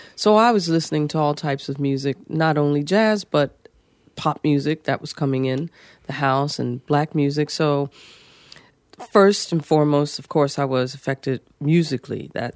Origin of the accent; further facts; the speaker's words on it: Philadelphia, Pennsylvania, United States; because I grew up in Philadelphia in an all-black neighborhood.